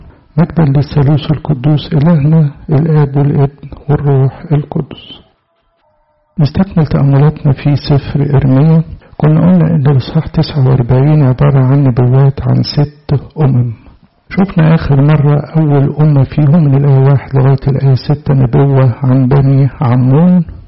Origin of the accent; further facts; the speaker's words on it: Egypt; عندنا في مصر